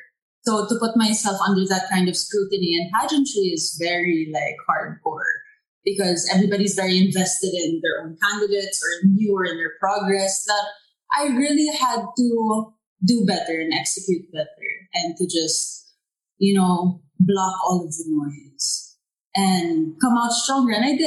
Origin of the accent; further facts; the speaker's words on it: United States; But I grew up in the States on a ranch, like just little China doll riding horses.